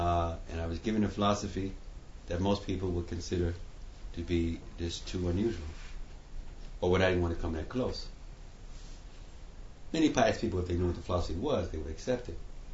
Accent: United States; practically every country in the world I go to, except America. And I'm American.

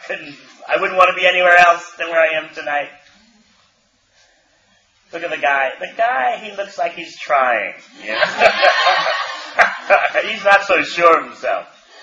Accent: New Zealand; they knew I was from New Zealand

